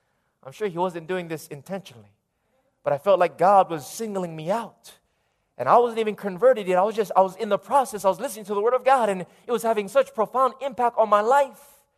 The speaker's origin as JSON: {"language": "English", "town": "Lahaina", "region": "Hawaii", "country": "United States", "tie": "born or raised there", "also_born_or_lived": "Fiji", "said": "born in Fiji, raised here in Maui, growing up in Lahaina"}